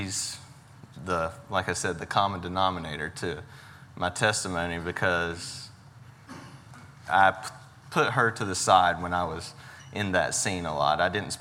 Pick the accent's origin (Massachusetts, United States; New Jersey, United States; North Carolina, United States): North Carolina, United States; My background starts as a good old boy Christian. I was raised in Eastern North Carolina, where church on Sunday was a part of the culture.